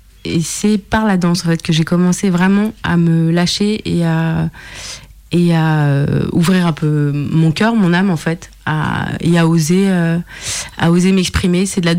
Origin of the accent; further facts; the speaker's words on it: France; born there; Je suis pas native du Chili. Je suis née en France et c'est assez important pour moi d'ailleurs cet aspect-là. En fait, parce que donc mon père était exilé du Chili, ma mère d'Espagne et dans un peu en grandissant, j'ai 30 ans